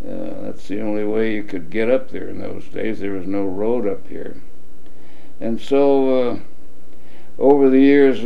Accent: Poughkeepsie, New York, United States; born there; I was born in Poughkeepsie. My mother had gone to Vassar and married a townie in Poughkeepsie.

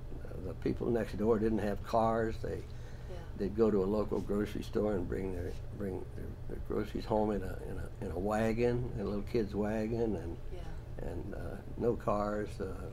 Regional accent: Lima, Ohio, United States; born there; So anyway, Dad, my mother were married, in Ohio, and I was born in Lima, then Lima, Ohio.

